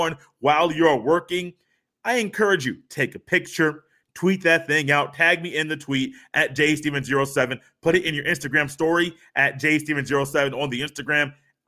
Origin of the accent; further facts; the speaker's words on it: Indianapolis, Indiana, United States; Growing up in Indiana, my dad grew up in Fort Wayne. Our family moved to Indianapolis in 1994. I was six years old.